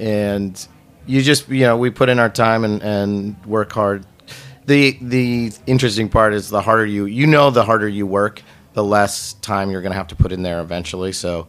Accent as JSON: {"language": "English", "region": "California", "country": "United States", "tie": "born or raised there", "said": "I grew up in Northern California."}